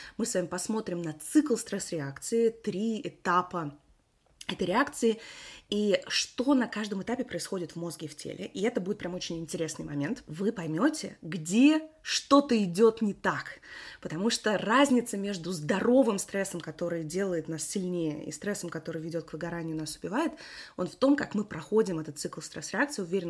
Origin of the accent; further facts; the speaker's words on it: Russia; also born or lived in Kyrgyzstan; now in California, United States; я выросла в России. Родилась я в Кыргызстане, но тогда это еще был Советский Союз, но сейчас я живу в Калифорнии, в США.